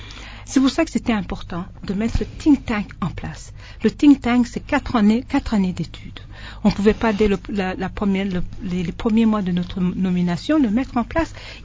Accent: DR Congo; chez nous en RDC

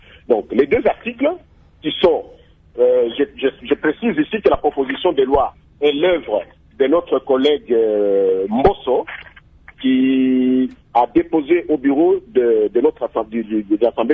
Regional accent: DR Congo; de l'état d'urgence chez nous en République démocratique du Congo.

